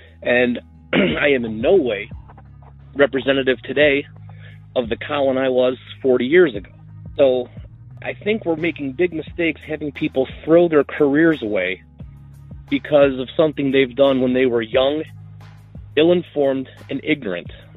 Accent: Cleveland, Ohio, United States; Myself, growing up in Cleveland, Ohio, I got news for you, Jay.

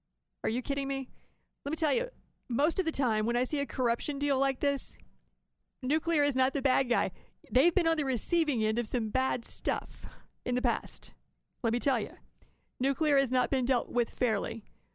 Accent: Ohio, United States; It's my home state.

